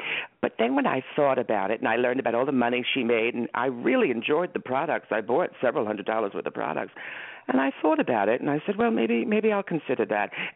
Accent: Long Island, New York, United States; Well, I'm from Long Island, so I don't know how a New Jersey woman would do it.

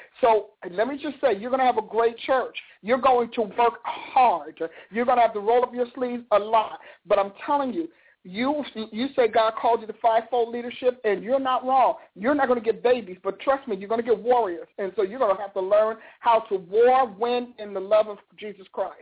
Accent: New Jersey, United States; Since I'm from Jersey, you know, I recognize that New York accent.

